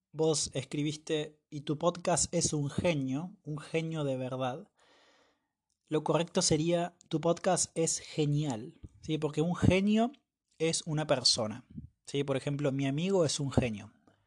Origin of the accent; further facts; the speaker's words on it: General Roca, Río Negro, Argentina; also born or lived in Córdoba; yo soy del norte de la Patagonia, de una ciudad que se llama General Roca, está cerca de una ciudad que es grande, que se llama Neuquén. Así que bueno, viví acá por más o menos 17, 18 años, y después me fui a Córdoba a estudiar